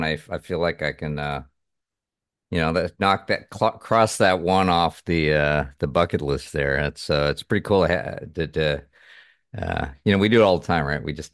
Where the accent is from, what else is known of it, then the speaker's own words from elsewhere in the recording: Madison, Wisconsin, United States; born there; also born or lived in Pittsburgh, United States; Parents came here from Japan, and I was born in Madison, Wisconsin. Just a few years there. Don't remember a whole lot about it.